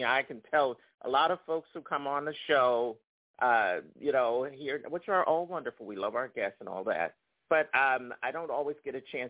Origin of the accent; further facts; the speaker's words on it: Philadelphia, Pennsylvania, United States; born there; now in New York, United States; I mean, I was born in Philadelphia, but I'm an honorary real New Yorker. Well, I guess I'm a real New Yorker at this point. After 20 years, you're a New Yorker, right?